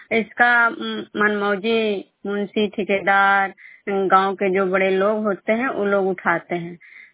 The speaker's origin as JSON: {"language": "Hindi", "town": "Bishnupur", "region": "Bihar", "country": "India", "said": "मैं बिष्णुपुर ग्राम नालंदा जिला नगरनौसा प्रखंड के निवासी हूँ।"}